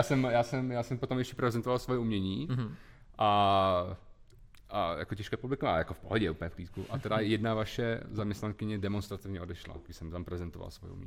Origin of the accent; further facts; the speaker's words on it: Mladá Boleslav, Central Bohemian Region, Czechia; já ještě jak jsem z Malý Boleslavy, jako docela malého města, tak najednou mě se úplně rozevřel prostě ta vidina toho velkého světa